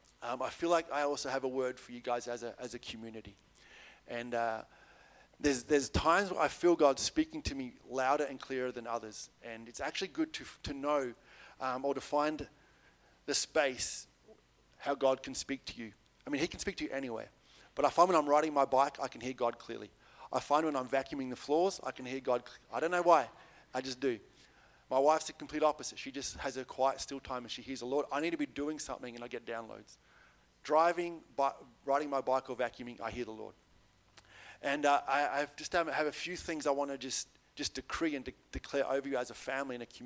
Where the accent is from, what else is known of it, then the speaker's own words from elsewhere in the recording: Bendigo, Victoria, Australia; I'm from Bendigo. My wife and two kids are back home.